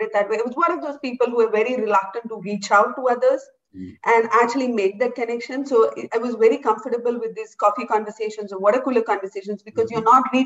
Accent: India; moved away as an adult; I grew up in India, I did my entire education in India, and I moved out in 2001, and I have lived in 13 countries since.

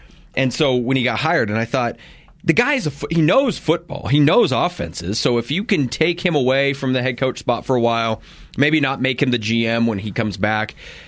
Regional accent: United States; I'm American, so I don't say that kind of stuff.

